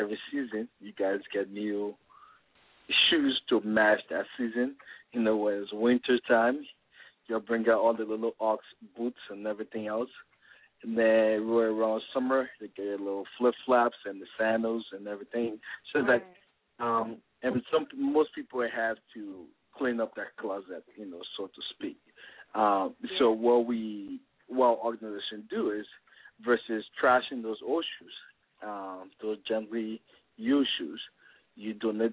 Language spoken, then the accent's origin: English; Liberia; basically growing up in Liberia, it's a terrible country.